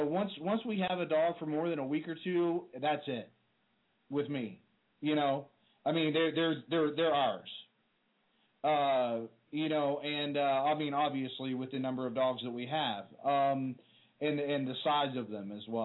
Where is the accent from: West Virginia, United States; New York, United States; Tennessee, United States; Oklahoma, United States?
Tennessee, United States; Chattanooga; So I went to Boyd Buchanan High School, a little small private school there in Chattanooga.